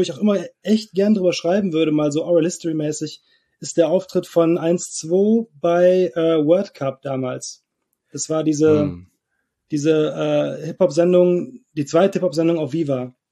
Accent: North Rhine-Westphalia, Germany; Ich komme nicht aus dem Ruhrpott, aber Niederrhein, das ist so eine halbe Stunde vor Duisburg ungefähr, also schon nah am Pott.

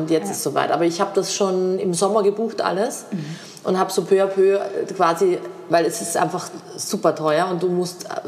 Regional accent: Vienna, Austria; Und es gehört einfach dazu als Wienerin oder als Österreicherin, dass man Schnitzel isst.

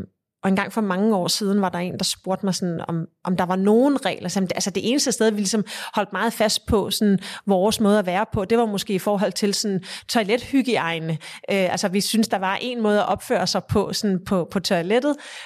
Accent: Dubai, United Arab Emirates; also born or lived in Saudi Arabia; men han blev udstationeret i Saudi-Arabien og i Dubai, i de Forenede Arabiske Emirater, så der havde jeg meget store dele af min barndom, voksede jeg op i Mellemøsten.

